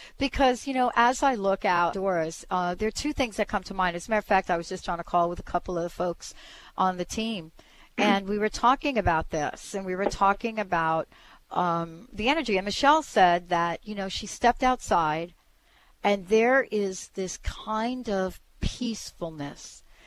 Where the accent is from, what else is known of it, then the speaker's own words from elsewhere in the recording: East Coast, United States; I grew up on the East Coast, right? And so there's a different landscape when we look at trees. But here in the Pacific Northwest, the landscape is so covered with evergreen